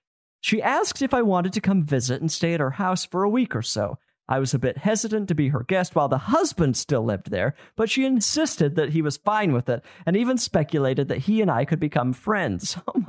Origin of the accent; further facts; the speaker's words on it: Los Angeles, California, United States; She was visiting my hometown of Los Angeles, where she